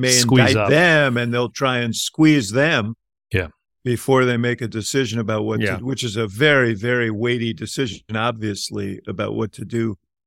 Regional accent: Illinois, United States; And I'm from Cook County.

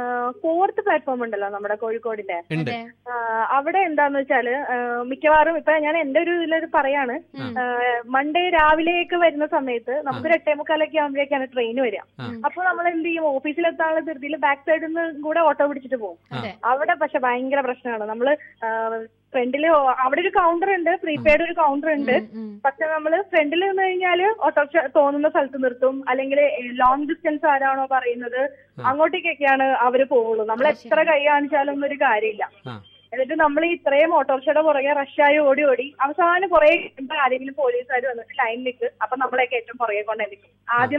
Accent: Ernakulam, Kerala, India; എന്റെ ശരിക്കും എറണാകുളമാണ് സ്ഥലം, വർക്ക് ചെയ്യുന്നതാണ് കോഴിക്കോട്.

